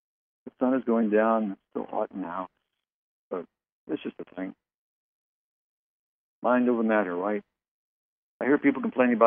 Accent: Canada; I grew up in Canada, born and raised there, and I've been close to being frostbitten many a time.

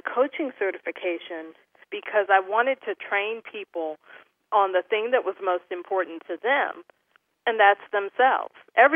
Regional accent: Cleveland, Ohio, United States; He lived right on Superior, because I'm from Cleveland

